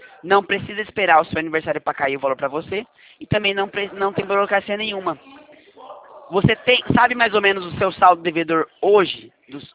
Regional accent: São Paulo, Brazil; Eu sou de São Paulo, da Central de São Paulo.

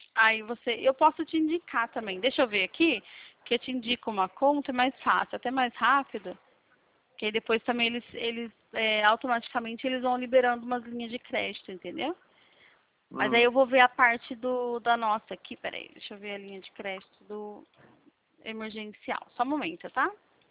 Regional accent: Campinas, São Paulo, Brazil; Eu sou de Campinas, São Paulo.

